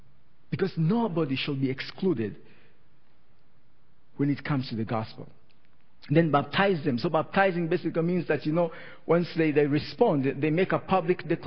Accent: Tanzania; now in Edmonton, Canada; I'm from Tanzania. I'm familiar with the African community in the city.

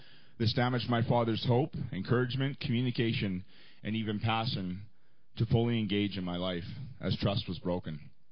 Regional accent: Edmonton, Alberta, Canada; I'm actually from Edmonton. I am 42 years old.

